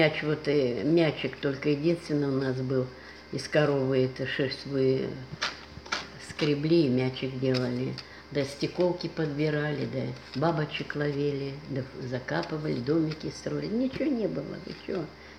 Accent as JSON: {"language": "Russian", "town": "Novosibirsk", "region": "Novosibirsk Oblast", "country": "Russia", "tie": "born there", "said": "Родилась в город Новосибирск 22 июля 41 года."}